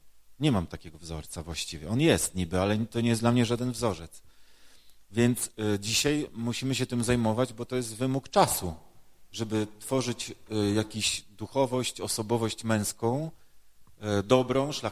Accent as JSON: {"language": "Polish", "town": "Koszalin", "region": "West Pomeranian Voivodeship", "country": "Poland", "lives_now": "Lublin, Poland", "said": "Przyjechałem z Lublina, ale jestem z Koszalina, jestem z diecezji koszalińsko-kołobrzeskiej, tylko że pracuję na Kulu od 15 lat."}